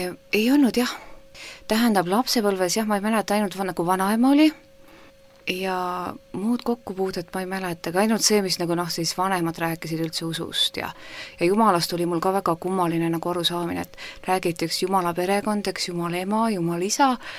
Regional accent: Tartu, Tartu County, Estonia; Aga jah, ma kasvasin niivisi, kasvasin Tartus.

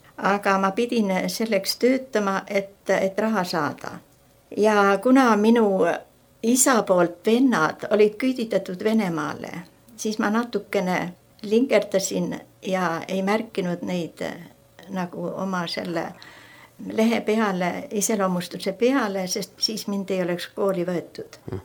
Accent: Saare County, Estonia; born there; now in Tallinn, Estonia; Mina olen sündinud Saaremaal ja Kaarma vallas. Meil oli seal üks väike vabadiku talu, isa ja emal.

